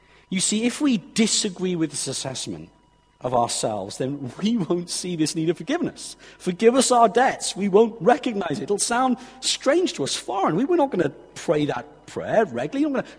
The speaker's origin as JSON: {"language": "English", "town": "Abergavenny", "region": "Wales", "country": "United Kingdom", "tie": "born or raised there", "said": "growing up in King Henry VIII School, Abergavenny, bog standard comprehensive school"}